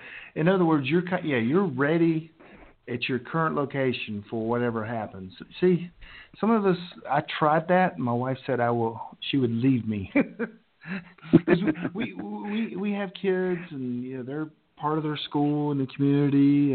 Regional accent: North Carolina, United States; See, I'm from Appalachian Mountains as well, and in the mountains of North Carolina, and it was just a way of life.

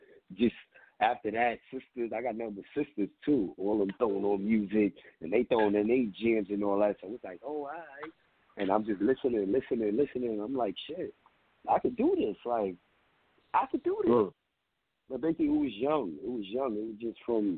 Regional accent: Bronx, New York, United States; My hood is my city. You hear me? I'm from the Bronx, though, but my hood is my city.

